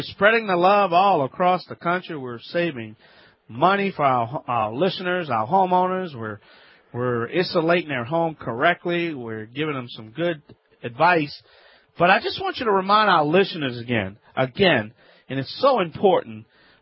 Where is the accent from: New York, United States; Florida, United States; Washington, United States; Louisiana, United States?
Louisiana, United States; I'm the Cajun man from the Bayou Land.